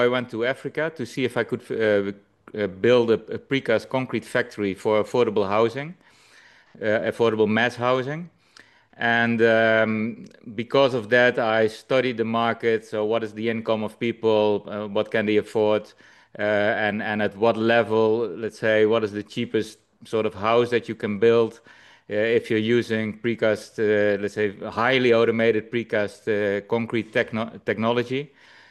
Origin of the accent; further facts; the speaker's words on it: Netherlands; English is a second language; now in Kigali, Rwanda; I'm from the Netherlands. I live in at the moment in Kigali in Rwanda. But I worked all my life in construction, basically in the Netherlands.